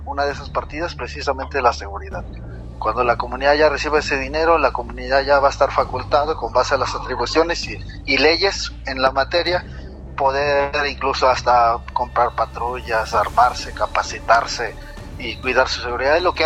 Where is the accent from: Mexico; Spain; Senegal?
Mexico; Jalisco; seguimos siendo mexicanos, seguimos siendo jaliscienses.